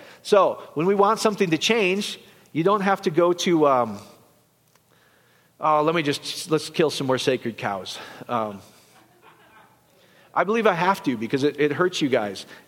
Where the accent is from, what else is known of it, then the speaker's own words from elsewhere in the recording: Iowa, United States; Because I'm from Iowa, and I don't know what that word is.